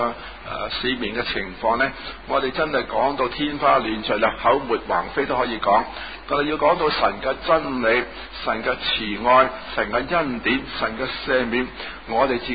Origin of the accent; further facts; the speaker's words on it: China; 都有些少类似我们中国人呢，譬如我们有些什么刀伤啊，或者什么灼伤啊